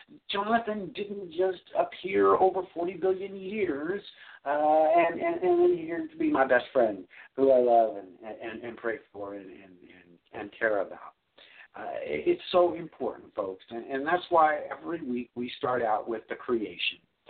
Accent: California, United States; now in Texas, United States; because I was raised in California, where when people came from Texas, they spoke in an accent. Now I live down in Texas, and I'm the one with the accent

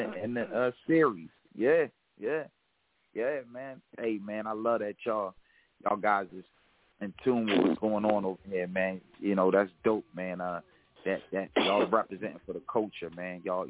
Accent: Philadelphia, Pennsylvania, United States; You got to understand, as a kid growing up in Philly, these guys was my window to the world.

